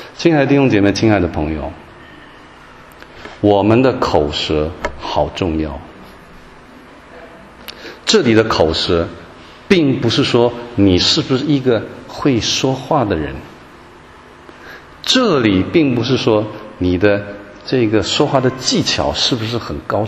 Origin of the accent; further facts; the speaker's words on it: Taiwan; 我从台湾来常常喜欢看这个国内中国大陆的这个电影啊，我们台湾来的人对这个中文的使用啊有时候会有困难